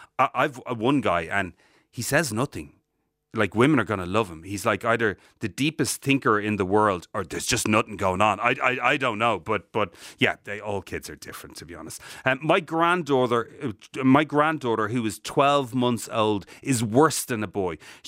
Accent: Ireland; Like, we're Irish people, right? So we have an affiliation to potatoes that no one will ever understand.

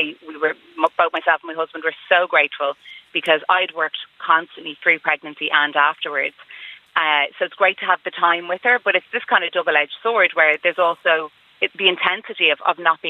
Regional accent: Dublin, Leinster, Ireland; accent: Scouse

